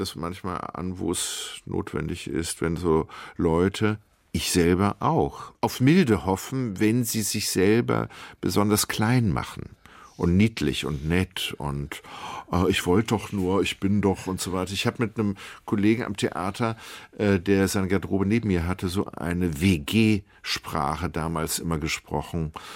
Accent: Kiel, Schleswig-Holstein, Germany; born there; Gebürtig komme ich aus Düsseldorf, einem Stadtteil von Kiel.

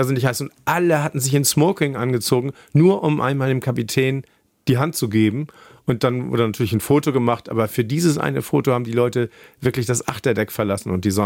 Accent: Kiel, Schleswig-Holstein, Germany; now in Hamburg, Germany; Erstmal, ich bin in Kiel aufgewachsen, ich liebe Norddeutschland

